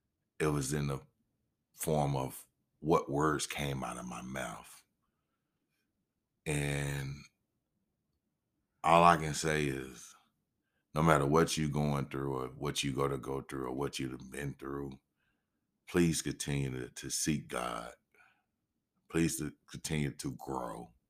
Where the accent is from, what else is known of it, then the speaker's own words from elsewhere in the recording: Greenwood, Mississippi, United States; We knew the killer growing up back in my hometown, Greenwood, Mississippi.